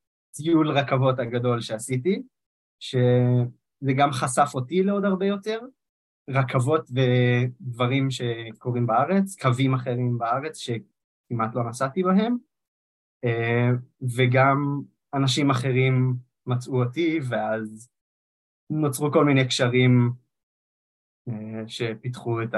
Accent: Jerusalem, Jerusalem District, Israel; אבל בתור ירושלמי היה לנו רק קו רכבת אחד

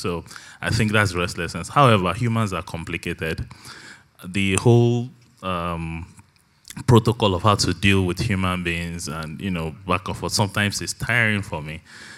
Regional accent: Ibadan, Oyo, Nigeria; I grew up in Ibadan. I'm the first of three.

